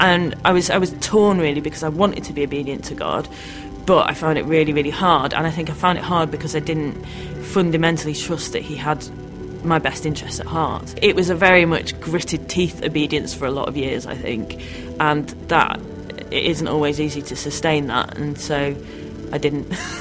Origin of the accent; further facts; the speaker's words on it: Manchester, North West England, United Kingdom; now in Newcastle, United Kingdom; I grew up in Manchester and I did a degree at University College London. I now live in Newcastle.